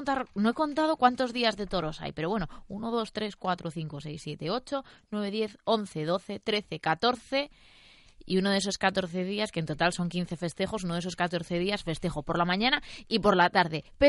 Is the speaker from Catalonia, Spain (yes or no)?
no; La Rioja, Spain; tenemos que hacer una mención especial como riojanos